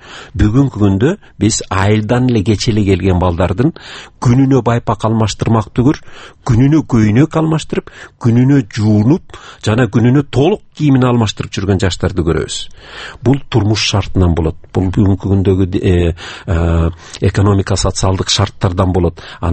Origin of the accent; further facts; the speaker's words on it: Bishkek, Kyrgyzstan; Ленинский проспект, анан кийин Чуй проспектиси болуп ошол бурчтарда иш кылып, борборубуздун эң борборунда балалыгым өскөн. Ошондуктан центрди жакшы тааныйм дагы, анан жакшы көрбөй коем.